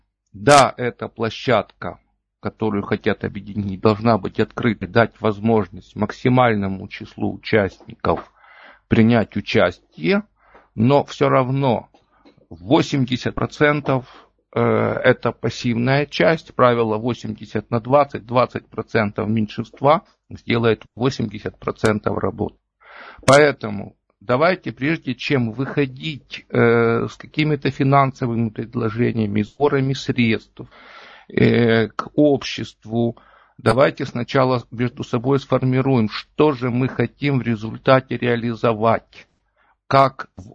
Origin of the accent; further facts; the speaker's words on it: Kyiv, Ukraine; я из Киева.